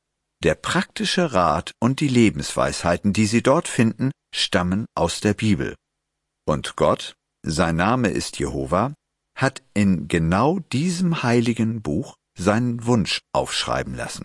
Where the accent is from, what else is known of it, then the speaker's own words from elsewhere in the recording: Madagascar; first language Malagasy; German is a second language; was ich in Erwachet, in meiner Muttersprache Malagasy, gelesen habe